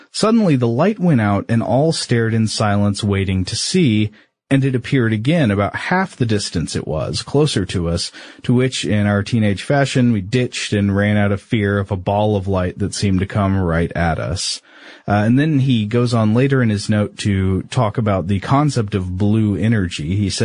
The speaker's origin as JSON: {"language": "English", "region": "Scotland", "country": "United Kingdom", "said": "Now, I'm from Scotland, and we don't have illuminated sea creatures very much."}